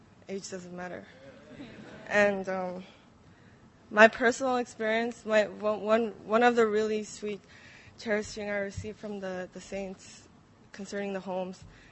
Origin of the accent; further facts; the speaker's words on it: Anaheim, California, United States; I'm from Anaheim. I go to Cypress College.